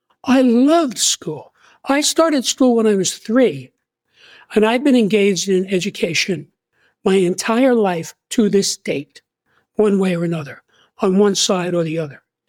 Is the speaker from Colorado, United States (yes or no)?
no; New York City, New York, United States; Well, I'm from New York City.